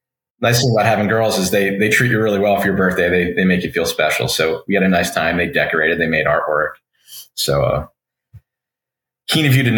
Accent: Pennsylvania, United States; I moved down from Pennsylvania and we didn't have anything like rockfish up there.

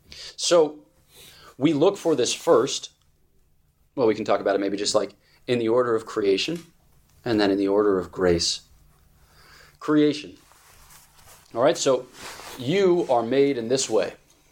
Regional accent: Philadelphia, Pennsylvania, United States; So, like, I'm from Philadelphia. I talk fast, and I talk a little mean.

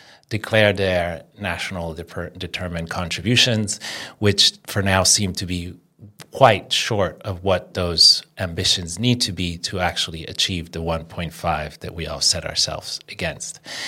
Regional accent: northern Italy, Italy; I'm from Northern Italy

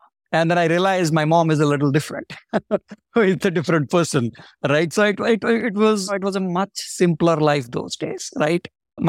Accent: Andhra Pradesh, India; also born or lived in Hyderabad; I was born in Hyderabad, the capital of Telangana right now, but I was brought up in a village in East Godavari district in Andhra Pradesh. And I was brought up by my grandparents.

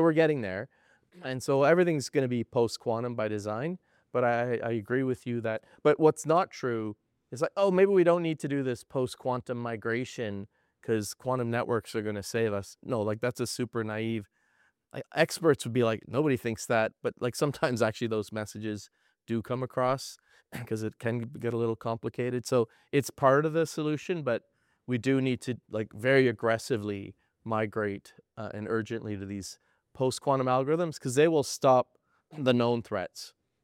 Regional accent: Canada; I'm from Canada

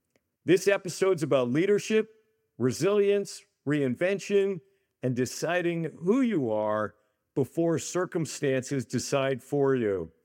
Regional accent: Canada; I grew up in Canada

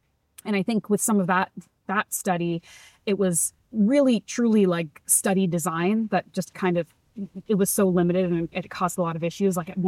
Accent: East Coast, United States; and I grew up on the East Coast, so I was eating seafood.

